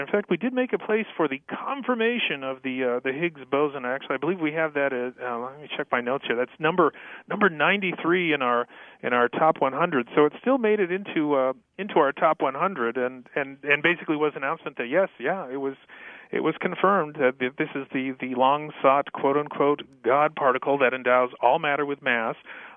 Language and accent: English; New Hampshire, United States; One in France and one in my home state of New Hampshire